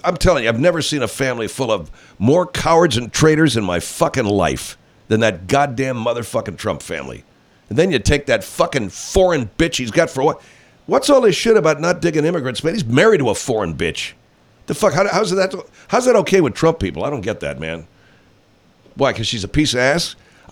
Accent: California, United States; I grew up in Southern California, the son of conservative parents.

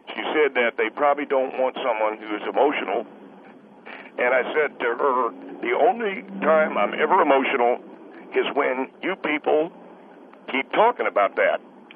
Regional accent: Knoxville, Tennessee, United States; now in California, United States; Originally, I'm from Knoxville, Tennessee.

